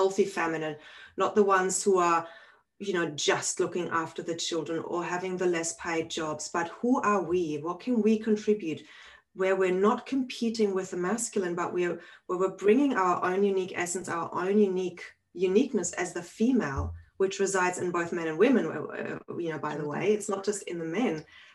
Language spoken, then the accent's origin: English; Germany; moved away as an adult; also born or lived in London; And I was living in London at the time. Originally, I'm from Germany.